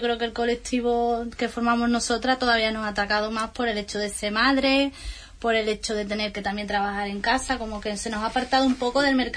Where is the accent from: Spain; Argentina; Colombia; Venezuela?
Spain; Somos 5 españolas, bueno, 6 conmigo